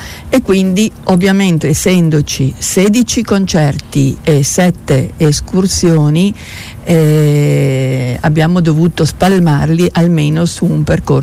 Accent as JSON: {"language": "Italian", "region": "Friuli-Venezia Giulia", "country": "Italy", "said": "perché io, pur essendo friulana, certi luoghi non li..."}